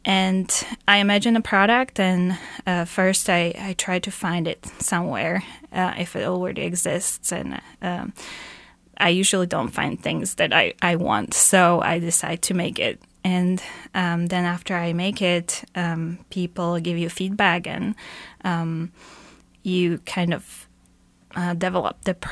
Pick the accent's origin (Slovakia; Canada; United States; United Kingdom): Slovakia; I take inspiration from my home country of Slovakia